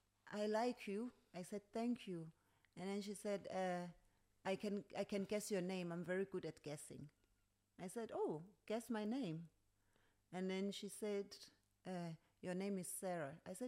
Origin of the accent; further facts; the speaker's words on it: Woking, South East England, United Kingdom; 3 August, Newcastle, and 10 August, I'm in Woking, which is my hometown.